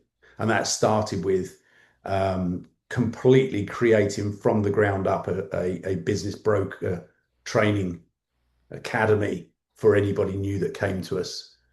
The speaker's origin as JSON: {"language": "English", "country": "United Kingdom", "also_born_or_lived": "Florida", "lives_now": "United States", "said": "Then I moved to the US, and one of the, you know, I found, I previously lived in Florida. I found that one of the ways that you can move to America as a Brit"}